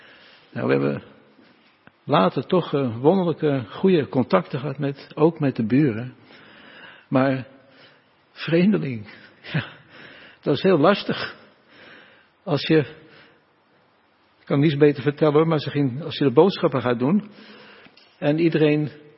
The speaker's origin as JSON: {"language": "Dutch", "country": "Netherlands", "moved": "as an adult", "said": "wij kwamen als jonge mensen vanuit Nederland. Dan wordt vaak lelijk gezegd uit Holland. Nou, we zijn eigenlijk geen Hollanders, maar Nederlanders."}